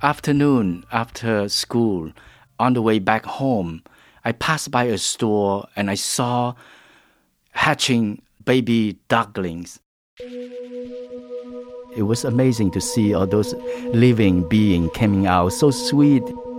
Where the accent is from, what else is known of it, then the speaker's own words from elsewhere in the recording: Kampong Speu, Cambodia; Where I grew up in Kampong Speu, at that time, me and my brother was running, laughing, swimming, and catching fish and shrimps at the river